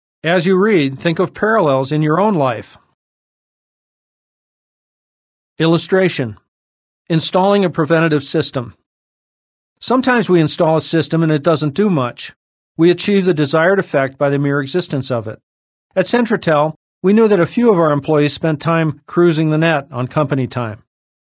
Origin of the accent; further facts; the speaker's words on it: Bend, Oregon, United States; I bought Girl Friday Telephone Answering Service, an ailing answering service in my hometown of Bend, Oregon.